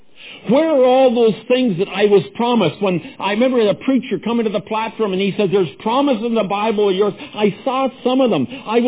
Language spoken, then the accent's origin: English; Canada; See, being a Canadian, I put this together on Canadian grounds.